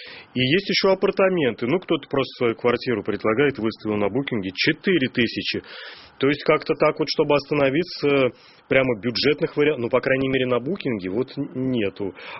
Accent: Moscow, Russia; если мы, москвичи

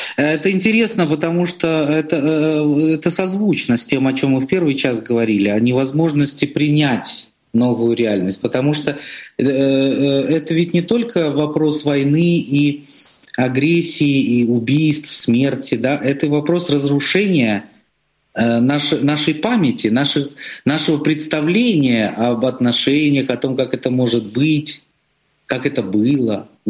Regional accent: Kazakhstan; born there; я родился в Казахстане

